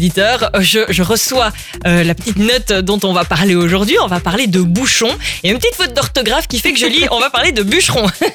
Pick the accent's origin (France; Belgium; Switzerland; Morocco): Belgium; Liège, Wallonia; en tant que bon liégeois, on peut aussi se demander, la capsule de bière, c'est la même chose?